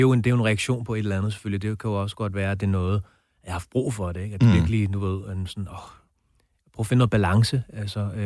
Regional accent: Brøndby Strand, Capital Region of Denmark, Denmark; jeg er vokset op ude i Brøndby Strand.

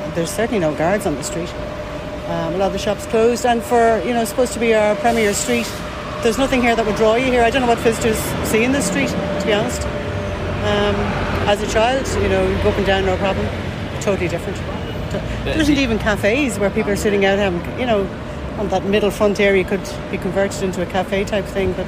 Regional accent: Dublin, Leinster, Ireland; I'm from Dublin originally. I'm just back for the day.

